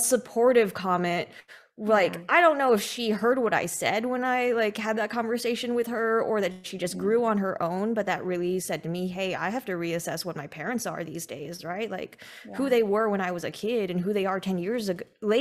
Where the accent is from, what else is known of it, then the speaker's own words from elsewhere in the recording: California, United States; moved away as an adult; I grew up in California in the Bay Area, so I was surrounded by Asians. My high school was like 80% Asian when I graduated. And then I moved to Arizona to go to ASU